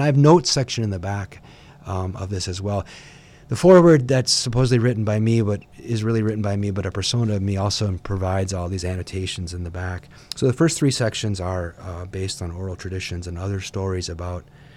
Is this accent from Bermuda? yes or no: no; United States; but I write about the impacts of it as I experienced as an American there.